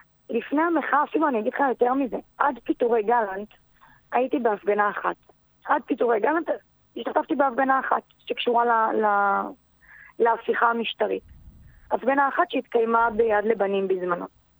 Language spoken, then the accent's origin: Hebrew; Ra'anana, Central District, Israel; אני רעננית ותיקה, אני גדלתי כאן. עברתי לכאן כשהייתי בכיתה ג' ומאז נשארתי. אחרי הצבא גרתי כמה שנים ברמת גן ובתל אביב, וברגע שאני הקמתי משפחה החלטתי לחזור לרעננה.